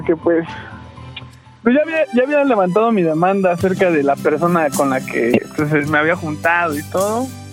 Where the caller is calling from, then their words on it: Uruapan, Michoacán, Mexico; de Uruapan